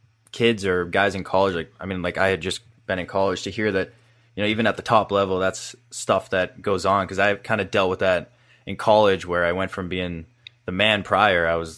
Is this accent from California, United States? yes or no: no; Boston, Massachusetts, United States; I grew up in Mass, the Boston area.